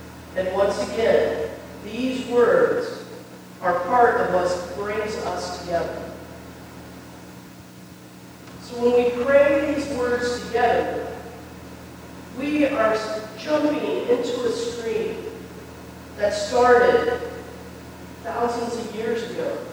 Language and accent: English; Kansas, United States; My folks, I grew up in Kansas. As long as I can remember, I have said this prayer.